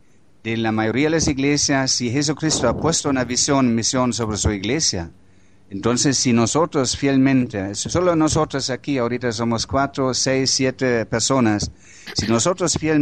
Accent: Germany; Spanish is a second language; Yo como alemán, educado con la teoría de evolución, con la tecnología, la ciencia y todas esas cosas.

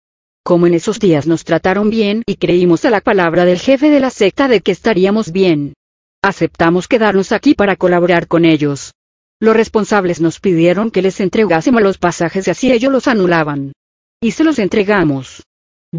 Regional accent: Argentina; now in Spain; Nosotras somos argentinas. Y hace 7 años que estamos en España. Vinimos para buscar empleo y poder salir adelante ya que la situación en mi país está muy mala. Somos argentinas pero con ascendencia española. Mis bisabuelos eran de aquí.

